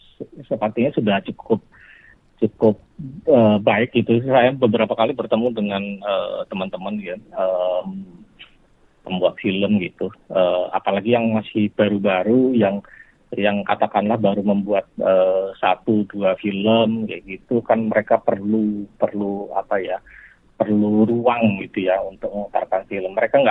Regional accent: Samarinda, East Kalimantan, Indonesia; di luar Jawa dan Bali di Kalimantan, di Samarinda. Ya. Di kampung halaman saya tuh Bu.

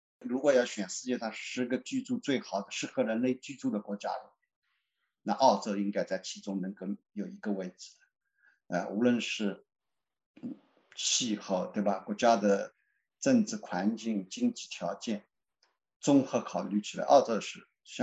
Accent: China

